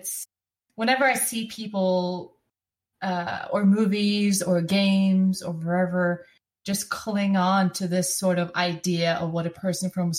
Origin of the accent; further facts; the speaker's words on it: Norway; accent: Norwegian; because of my Norwegian accent, because that is the most Norwegian it can be.